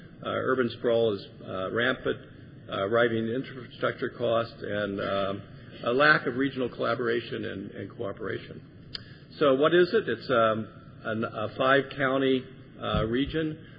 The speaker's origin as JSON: {"language": "English", "region": "Texas", "country": "United States", "said": "This Texas cities may not get along, but we're Texan."}